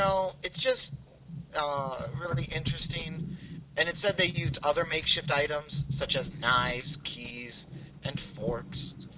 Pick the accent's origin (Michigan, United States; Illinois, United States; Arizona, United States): Michigan, United States; I kind of hate them because I'm from Michigan, and any of our listeners out there that know what Myers is